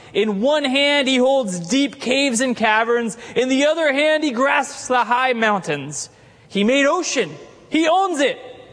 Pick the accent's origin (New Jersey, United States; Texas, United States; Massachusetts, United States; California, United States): California, United States; Poway; I'm born and raised in Poway. This is not exactly wilderness, although it was when I was younger.